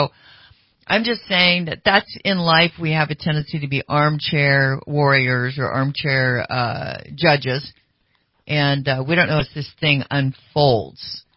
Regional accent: North Carolina, United States; born there; mean, I was born in North Carolina.

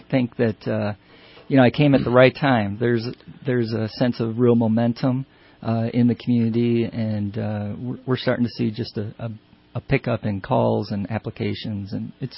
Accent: Illinois, United States; and I grew up in Illinois doing economic development, commercial real estate, city planning.

